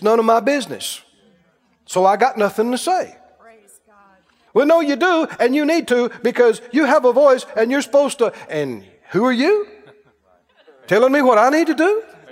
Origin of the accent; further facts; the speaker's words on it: Mississippi, United States; accent: drawl; And somebody asked me where I grew up, and I told them Mississippi.